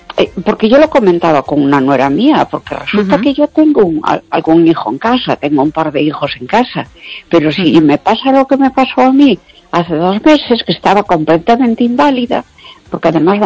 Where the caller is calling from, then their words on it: Ourense, Galicia, Spain; de Orense.